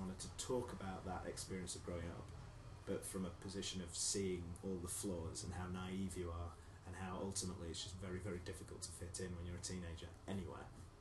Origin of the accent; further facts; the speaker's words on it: England, United Kingdom; accent: northern; So you can still hear it in my accent, you know. I speak to my mum and I go even more northern, and it's just part of me.